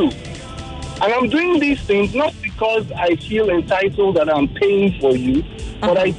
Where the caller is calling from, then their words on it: Ikorodu, Lagos, Nigeria; I'm calling from Ikorodu. First time caller.